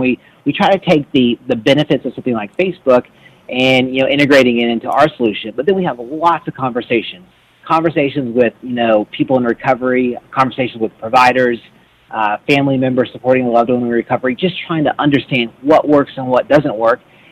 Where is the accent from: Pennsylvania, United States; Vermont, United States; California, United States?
Vermont, United States; I see that in my hometown in Vermont. It's a small town, and you know, the town I grew up in is not the same town today.